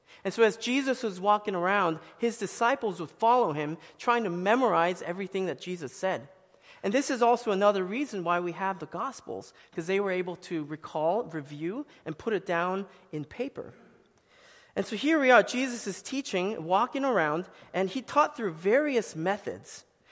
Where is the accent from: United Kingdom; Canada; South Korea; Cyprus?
South Korea; now in Annandale, United States; when I was a kid growing up in South Korea